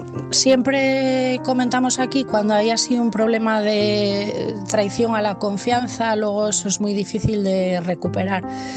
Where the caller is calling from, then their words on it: Asturias, Spain; de Asturias